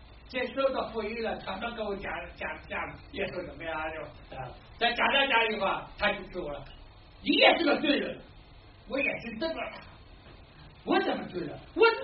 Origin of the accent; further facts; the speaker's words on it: Shanghai, China; accent: Shanghainese; 我有标志的上海话，地地道道上海话，